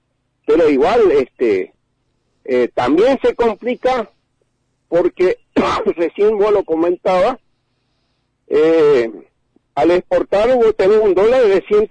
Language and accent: Spanish; Monte Carlo, Misiones, Argentina; sobre todo en esta zona acá, yo soy de Monte Carlo, es pomelo